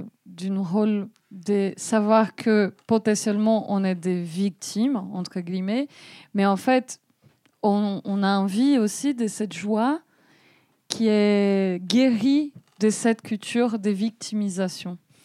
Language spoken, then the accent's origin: French; Brazil; French is a second language; now in France; ça fait 7 ans que je suis en France, quand je rentre au Brésil, les gens me disent que je suis gringa. Et ici, je suis brésilienne, tu vois.